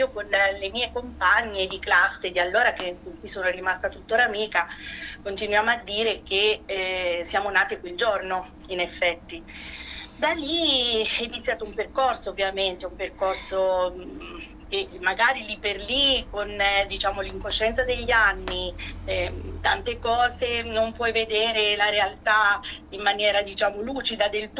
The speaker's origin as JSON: {"language": "Italian", "town": "Taurianova", "region": "Calabria", "country": "Italy", "tie": "born or raised there", "said": "io sono nata a Taurianova, che è un paese a metà strada tra Palmi e Polistena. Io da Taurianova andavo tutti i giorni a Polistena"}